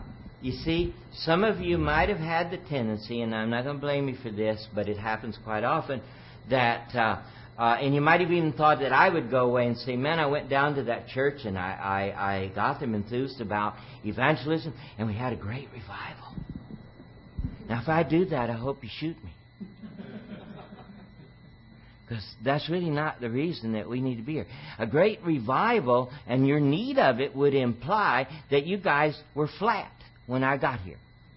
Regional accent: Texas, United States; now in Washington, United States; And that's not an insult. I grew up in Texas. In Washington, the water's cold coming out of the tap.

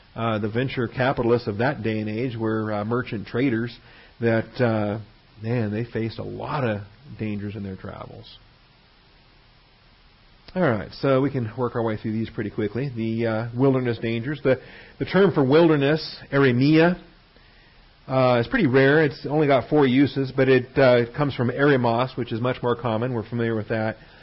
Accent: Seattle, Washington, United States; Okay, I grew up in Seattle.

